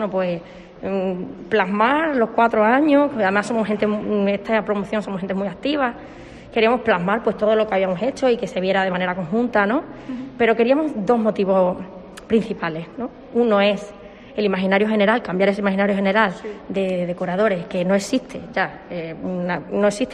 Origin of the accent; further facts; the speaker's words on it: Mérida, Extremadura, Spain; soy de Mérida de toda la vida y me ha sorprendido bastante.